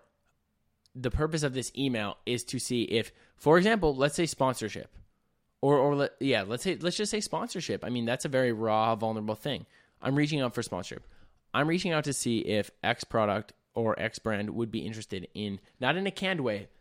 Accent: Minnesota, United States; No, and a lot of people we come from Minnesota where it's like...

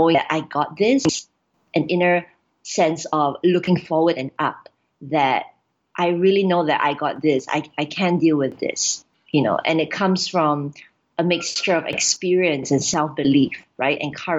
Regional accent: Singapore; My cultural background, I am from Singapore. I'm Singaporean. My grandmother was actually from China and great-grandmother from Vietnam. So really, I'm considered Chinese-Singaporean.

